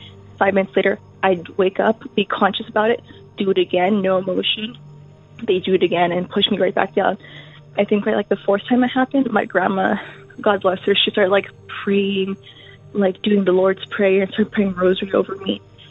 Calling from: Canada; I'm calling from Canada. I'd like to remain anonymous.

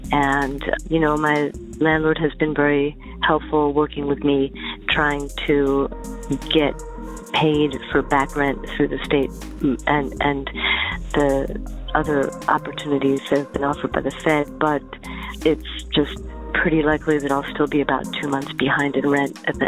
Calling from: New York, United States; Hi, I'm calling from Washington Heights in Manhattan, New York, New York.

